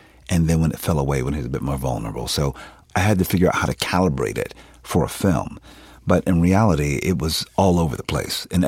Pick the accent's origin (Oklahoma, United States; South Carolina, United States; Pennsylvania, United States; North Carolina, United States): Pennsylvania, United States; Philadelphia; I'm from Philadelphia. We don't sound like that.